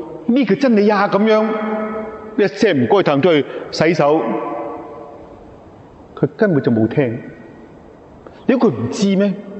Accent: China; 所以我哋中国人都有呢个差不多先生啲课书，系咪？

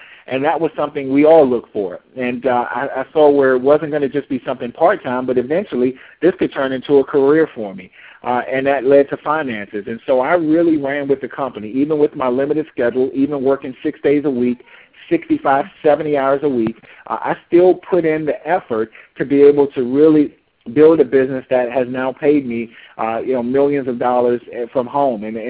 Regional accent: Washington, District of Columbia, United States; now in Maryland, United States; And I grew up in Washington, D.C. I live right outside of Washington, D.C. now in the suburbs in Maryland.

